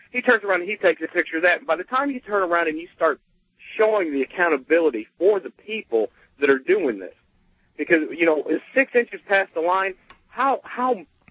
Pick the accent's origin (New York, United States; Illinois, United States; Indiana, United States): Illinois, United States; Chicago; And now, originally I come from Chicago, and, you know, they were everywhere out there.